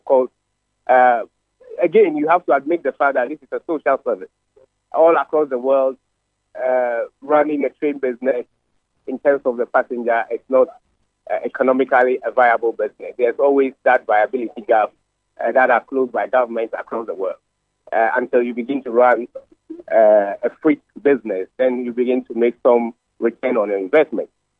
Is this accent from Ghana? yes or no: yes; Ghana; So as Ghanaian, we need to be extremely grateful